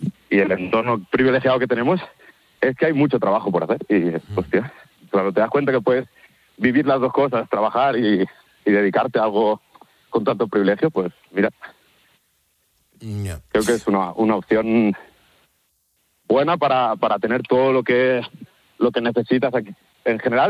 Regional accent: Catalonia, Spain; yo he tenido la suerte que me crié cerca de Collserola y siempre me ha atraído mucho.

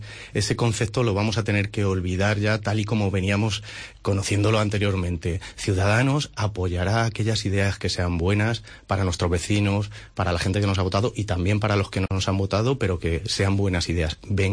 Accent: Alicante, Valencian Community, Spain; born there; now in Toledo, Spain; Soy nacido en Alicante, me pregunta mucha gente, y vecino de Toledo.

